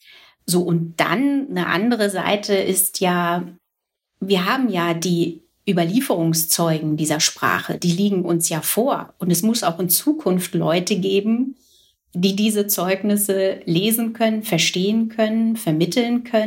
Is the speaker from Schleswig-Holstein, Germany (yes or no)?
no; Rostock, Mecklenburg-Vorpommern, Germany; Und ich komme aus Rostock und bin aufgewachsen in Mecklenburg-Vorpommern.